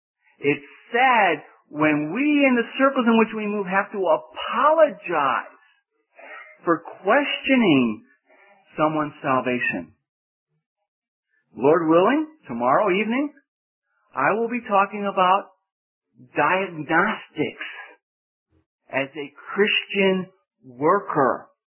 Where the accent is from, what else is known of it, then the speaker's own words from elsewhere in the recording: the North, United States; now in US South; See, coming to the South, being that I'm from the North, in the North, it's not too much trouble to find out who's not saved.